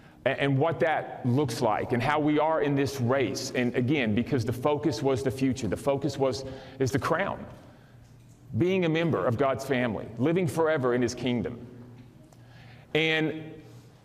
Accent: Dallas, Texas, United States; We're from Dallas. We're from Texas. It's the first time we've been up in this area.

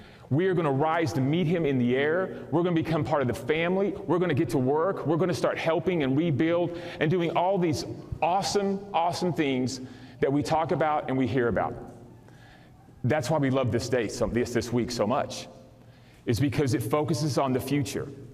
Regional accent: Dallas, Texas, United States; We're from Dallas. We're from Texas. It's the first time we've been up in this area.

